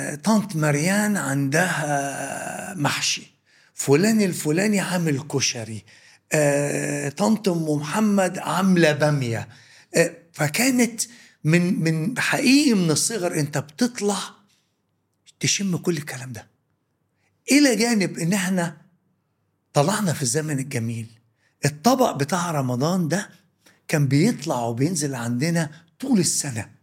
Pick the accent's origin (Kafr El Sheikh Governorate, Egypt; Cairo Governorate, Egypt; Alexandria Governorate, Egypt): Alexandria Governorate, Egypt; Alexandria; أنا كبرت في إسكندرية في كليوباترا حمامات، شارع بورسعيد،